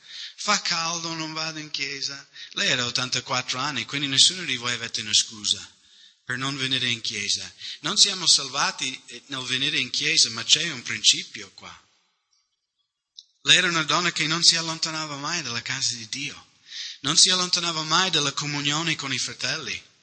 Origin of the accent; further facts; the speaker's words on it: United States; Italian is a second language; now in Italy; Noi viviamo in Italia, io vengo dagli Stati Uniti